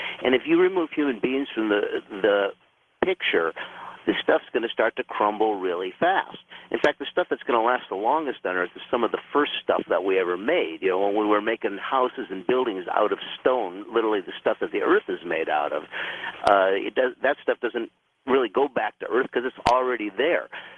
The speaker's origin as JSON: {"language": "English", "region": "Minnesota", "country": "United States", "tie": "born or raised there", "said": "I know, that's my hometown. I had been over that thing many times."}